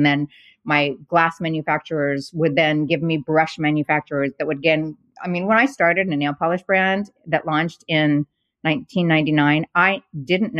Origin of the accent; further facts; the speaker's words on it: Arizona, United States; you know, I came from Arizona. I was not, you know, didn't know anything about fashion, really. No offense to any of my Arizona friends